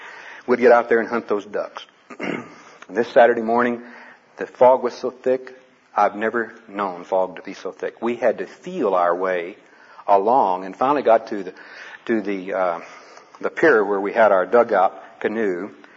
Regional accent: Texas, United States; I grew up in South Texas and had as long as I can remember

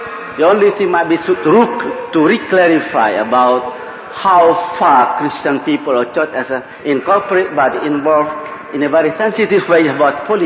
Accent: Indonesia; from Indonesia.

